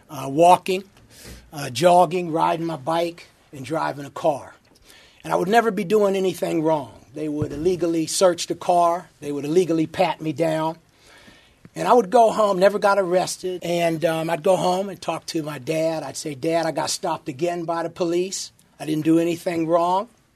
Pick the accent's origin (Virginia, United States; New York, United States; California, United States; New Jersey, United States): California, United States; Los Angeles; I grew up in Los Angeles.